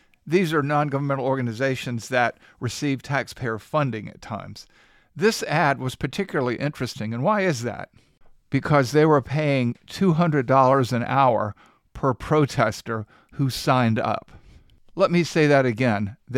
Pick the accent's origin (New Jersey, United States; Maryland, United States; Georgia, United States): Georgia, United States; Savannah; I'm going to be talking to you about my hometown in Savannah, Georgia